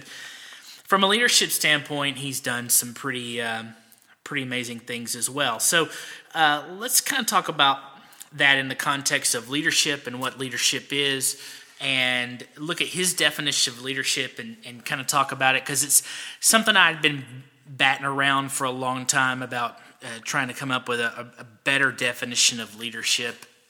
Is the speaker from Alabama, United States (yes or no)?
yes; Alabama, United States; I was born and raised in Alabama, so I'm an Alabama homer, especially when it comes to football.